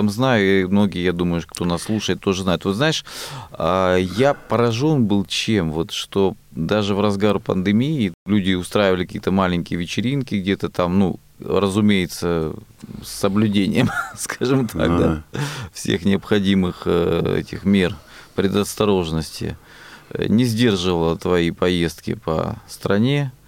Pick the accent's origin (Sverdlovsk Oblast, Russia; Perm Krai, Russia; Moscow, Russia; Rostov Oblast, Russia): Rostov Oblast, Russia; Rostov-on-Don; я из Ростова-на-Дону. Пользуясь своим таким землячеством